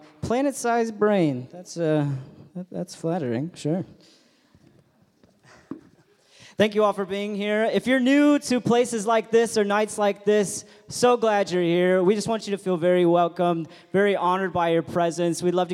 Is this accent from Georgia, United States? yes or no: no; Detroit, Michigan, United States; now in United Kingdom; I'm from Detroit, which means that I'm not posh, I'm not classy, I'm not cultured. So just bring your expectations down real low, okay? Cool? As an American living in the UK for a little bit